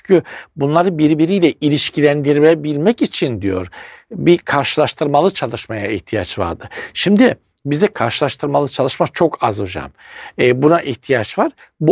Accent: Black Sea Region, Turkey; Eskiden insanlar bizim Karadeniz'de işte üzüldüm, darlandım, kırıldım, kızdım. Darlandım kelimesini de çok sever bizimkiler.

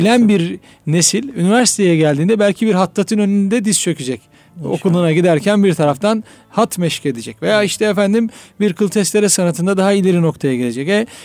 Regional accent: Anatolia, Turkey; Biz Anadolu'da yetiştik. Üniversite yıllarımızda İstanbul'da tanıştık.

